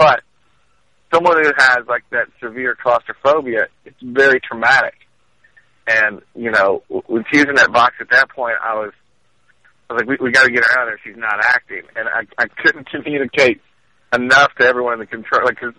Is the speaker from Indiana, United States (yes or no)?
no; Kentucky, United States; I'm like, what is wrong with my accent here? Now, but, that's just growing up in Kentucky.